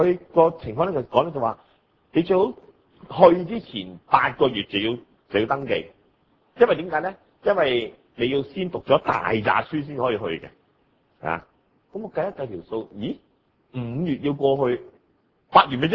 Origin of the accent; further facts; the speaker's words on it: Hong Kong; 其實我哋香港人都唔係好知乜嘢叫做恐怖分子